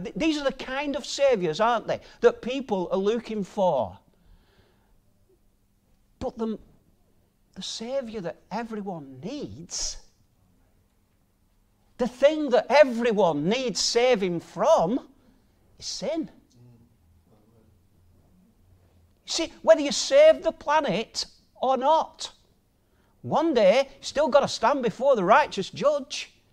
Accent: United Kingdom; imagine for us as British citizens, especially those of us who were older, and we once thought ourselves a completely sovereign nation back then, didn't we?

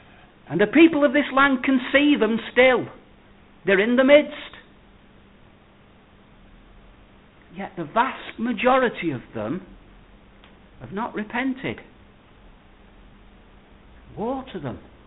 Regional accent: England, United Kingdom; Say this, not with any degree of pride, because I'm English

